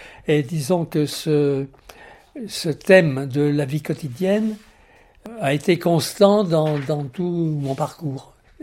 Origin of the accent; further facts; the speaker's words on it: Bourg-en-Bresse, Auvergne-Rhône-Alpes, France; Je suis natif de Bourg-en-Bresse, dans l'Ain, le pays du poulet de Bresse. Je suis un ventre jaune. Parce que, on disait ça parce que je mangeais souvent de la soupe de maïs, paraît-il. Mais je suis d'origine lorraine, comme mon nom l'indique.